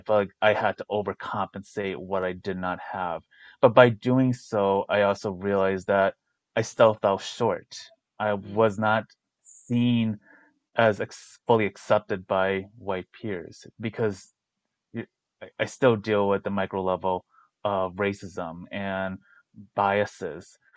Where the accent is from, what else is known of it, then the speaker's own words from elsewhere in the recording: United States; born there; because of the fact that I'm mixed and also because I'm American born too.